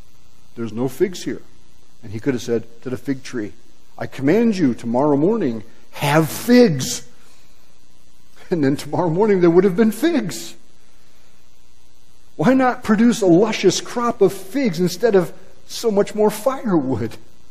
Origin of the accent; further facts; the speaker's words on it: Illinois, United States; also born or lived in Wisconsin; I grew up in Illinois. I spent 10 years in northern Wisconsin.